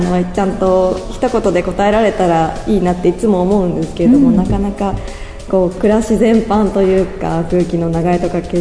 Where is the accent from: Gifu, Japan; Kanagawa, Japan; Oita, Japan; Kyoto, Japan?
Kanagawa, Japan; Yokohama; now in Toyooka, Japan; 私は、横浜市の出身ですけれども、今、竹の、豊岡市竹の地域に地域おこし協力隊として、2年前から来ております。